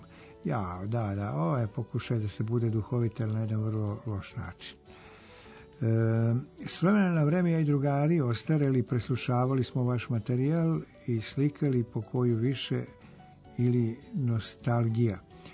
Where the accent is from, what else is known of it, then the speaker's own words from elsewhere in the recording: Smederevo, Šumadija and Western Serbia, Serbia; born there; U gradu u kome sam rođen, u Smederu, mi smo to zvali migavci.